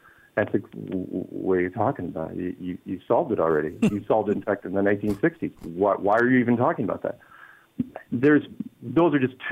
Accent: Seattle, Washington, United States; also born or lived in Colorado; now in Victoria, Canada; Currently, right as we speak, I am in Victoria, Canada, but I grew up in the Seattle area and then spent 20 years in Colorado teaching people software.

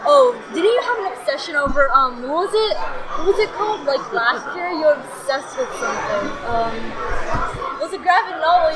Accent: Natick, Massachusetts, United States; We're from Natick.

